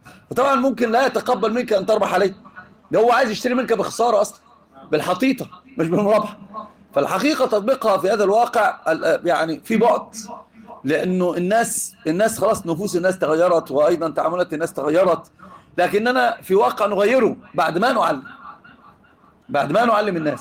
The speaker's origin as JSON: {"language": "Arabic", "country": "Egypt", "said": "عندنا في مصر"}